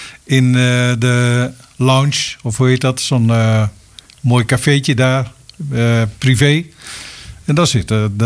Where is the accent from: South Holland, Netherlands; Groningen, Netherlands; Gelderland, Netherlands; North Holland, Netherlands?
Gelderland, Netherlands; Vaassen; Ik kom uit Vaassen.